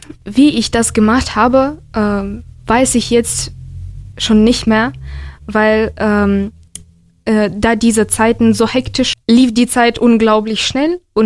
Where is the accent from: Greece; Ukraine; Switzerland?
Ukraine; Kharkiv, Kharkiv Oblast; German is a second language; now in Germany; In Deutschland lebe ich seit fast 3 Jahren und ursprünglich komme ich aus Kharkiv, aus der Ukraine. Genau, seit 3 Jahren oder vor 3 Jahren musste ich wegen der Invasion in die Ukraine nach Deutschland umziehen.